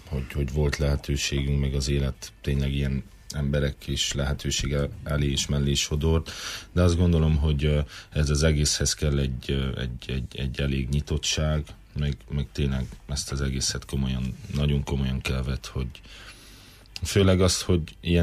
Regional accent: Târgu Secuiesc, Covasna, Romania; ha mindketten kézdivásárhelyről származunk, akkor miért ne zenéljünk együtt

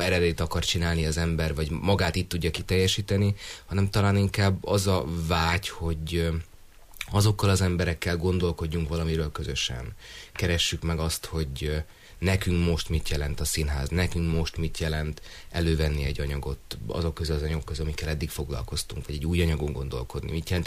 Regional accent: Budapest, Hungary; azért mondom, hogy vissza, mert én is Pestről származom.

